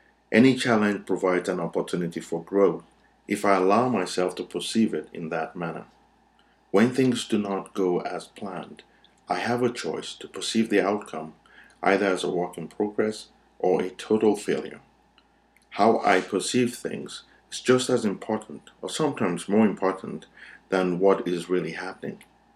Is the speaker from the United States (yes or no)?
no; Nigeria; I grew up in Nigeria and was very influenced by the Yoruba cultural belief in fate and destiny.